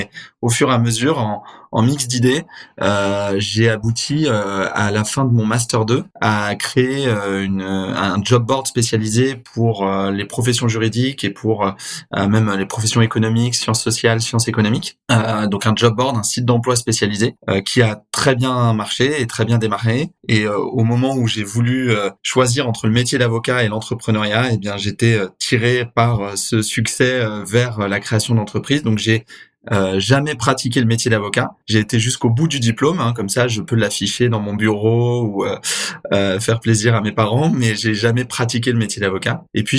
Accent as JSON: {"language": "French", "town": "Paris", "region": "Île-de-France", "country": "France", "said": "Écoute, moi je suis avocat de formation, donc je suis parisien, j'ai été à la fac de droit à Paris pour devenir avocat."}